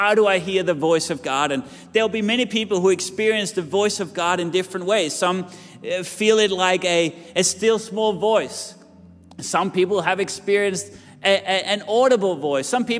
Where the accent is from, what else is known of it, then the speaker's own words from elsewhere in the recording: Jutland, Denmark; English is a second language; Now, I'm from Jutland, and sorry to generalize